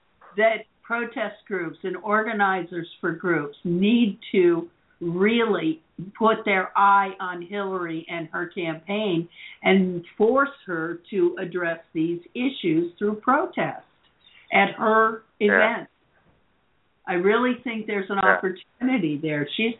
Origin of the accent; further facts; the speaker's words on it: Florida, United States; Listen, I'm from Florida.